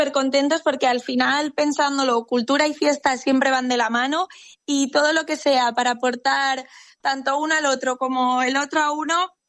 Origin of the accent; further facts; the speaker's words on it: Valencian Community, Spain; como al final somos valencianos y lo que nos gusta es la pólvora